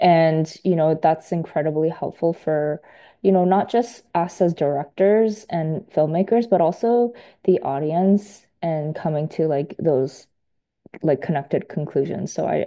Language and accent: English; British Columbia, Canada; also born or lived in Halifax; Yeah, so I grew up on the West Coast. And, you know, I've always known that there's incredible fisheries out on this coast.